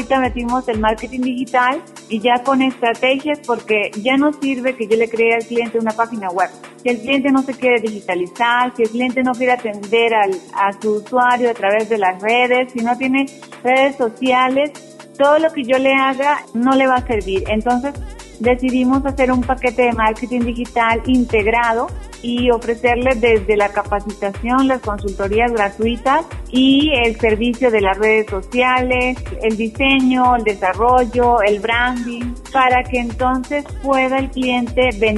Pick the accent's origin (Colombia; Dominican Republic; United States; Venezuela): Colombia; Voy a poner una venta de arepas, soy colombiano